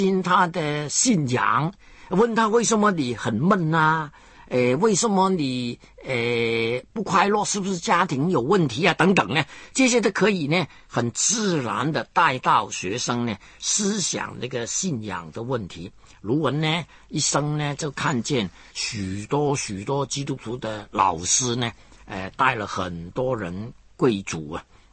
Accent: China; 你看我们中国人多紧张

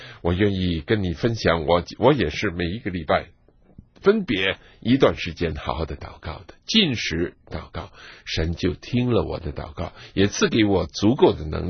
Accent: China; 我知道我们中国人很喜欢吃

